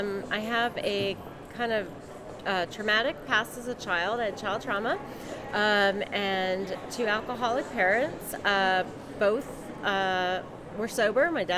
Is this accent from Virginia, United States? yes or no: yes; Virginia, United States; now in Maryland, United States; I grew up in Northern Virginia.